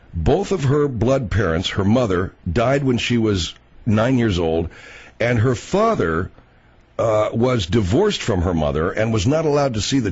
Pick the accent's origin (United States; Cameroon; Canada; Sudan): United States; born there; So that I was born in the United States in 1952, and my sister Marianne was born a year later in 53.